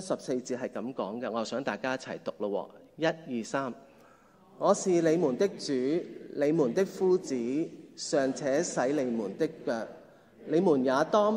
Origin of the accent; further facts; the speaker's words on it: Hong Kong; 大家都知道我哋香港人係好需要乾淨噶嘛